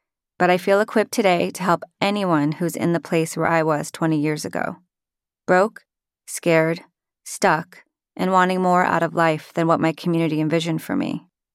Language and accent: English; Utah, United States; also born or lived in Hawaii; I grew up in Hawaii and Utah, the middle sister of three girls. I was the rule-breaking, adopted daughter in a Mormon family